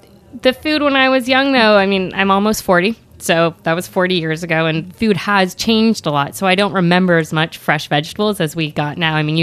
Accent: Toronto, Ontario, Canada; also born or lived in Ottawa; I am from Canada. I was born in Ottawa, but raised in Toronto.

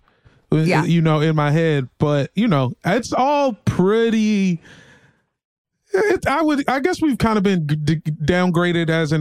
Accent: Arlington, Virginia, United States; also born or lived in Woodbridge; I'm from Northern Virginia

